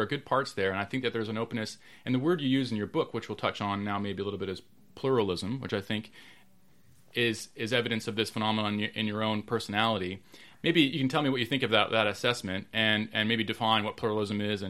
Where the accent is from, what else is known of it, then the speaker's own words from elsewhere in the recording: Canada; now in Ridgewood, United States; I live right now, I'm from Canada originally, but I live in a town called Ridgewood, New Jersey, which is a few towns over from the town you grew up in.